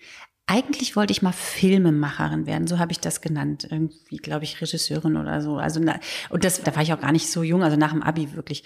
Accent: Leverkusen, North Rhine-Westphalia, Germany; also born or lived in Cologne; Ich bin ja in Köln geboren, in Leverkusen aufgewachsen und habe zu der Zeit dann wieder in Köln gelebt.

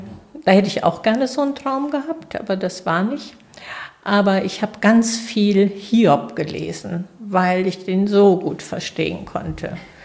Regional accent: Sechshelden, Hesse, Germany; Ja, ich komme aus 6 Helden, also heißt mein Heimatdorf.

